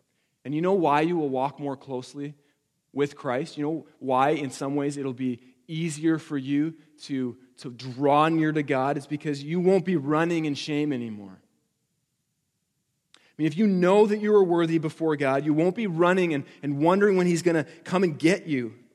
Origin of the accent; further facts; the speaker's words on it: Alberta, Canada; We've been in the Ontario area now for about 2 years. I came from Alberta, small town, found myself